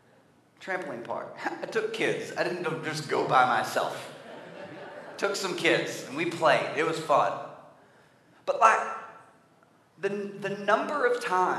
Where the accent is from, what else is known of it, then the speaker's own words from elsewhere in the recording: Arkansas, United States; I'm from Arkansas. We have a JV college football team.